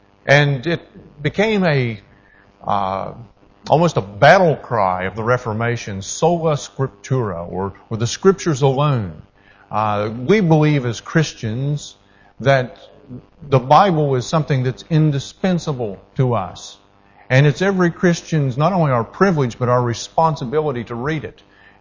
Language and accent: English; West Virginia, United States; They made me a teacher of Hebrew because I come from West Virginia in the Appalachian Mountains in the U.S., and they knew I didn't have a prayer teaching English